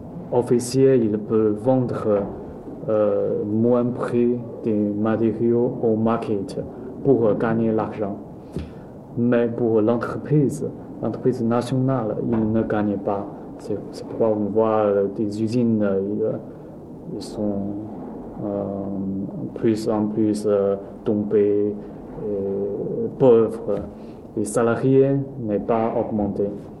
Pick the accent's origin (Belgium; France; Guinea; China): China; French is a second language; C'est pas parce que je suis chinois, c'est un phénomène, ça m'intéresse